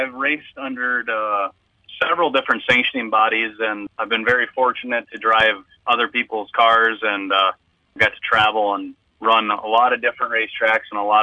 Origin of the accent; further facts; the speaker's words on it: Jamestown, North Dakota, United States; now in Alexandria, United States; technically, I live in Alexandria, Minnesota right now. I've lived in Alec for about a year and a half, but I was born and raised in Jamestown, North Dakota.